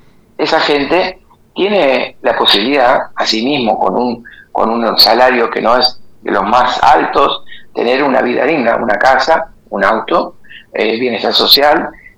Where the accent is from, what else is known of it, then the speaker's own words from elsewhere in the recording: Argentina; Como argentino me duele ver cosas que creo que no están como uno le gustaría que estén.